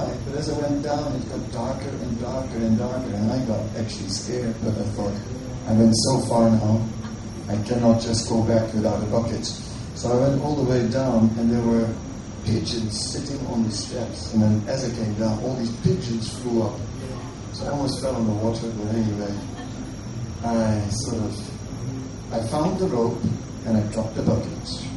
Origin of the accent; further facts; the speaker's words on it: Netherlands; I'm from the Netherlands. It is a country, we have a lot to do with water and boats